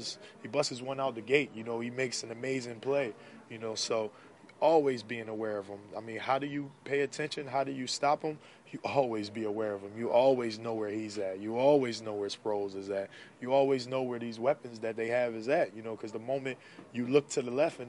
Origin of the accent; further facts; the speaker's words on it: Philadelphia, Pennsylvania, United States; You know, I grew up in Philadelphia, so I'm very aware